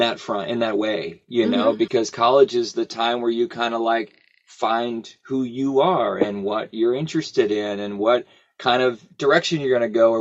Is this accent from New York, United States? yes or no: no; Richmond, Virginia, United States; I'm from Richmond, Virginia.